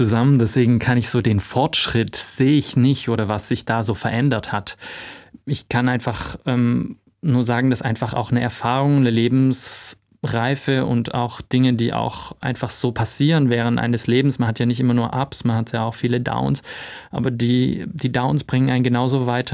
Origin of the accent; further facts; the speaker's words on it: Stuttgart, Baden-Württemberg, Germany; Ich bin aufgewachsen hier in Stuttgart und war schon, seit ich 5 Jahre alt bin, regelmäßig im Ballett als Zuschauer